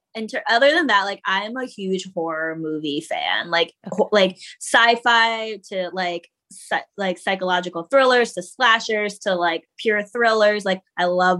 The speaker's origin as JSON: {"language": "English", "region": "Connecticut", "country": "United States", "tie": "born or raised there", "said": "I mean, I grew up in Connecticut and she still lives there."}